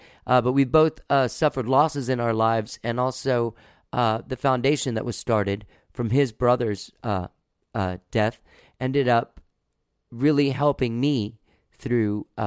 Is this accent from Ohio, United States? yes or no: no; San Antonio, Texas, United States; I grew up in San Antonio.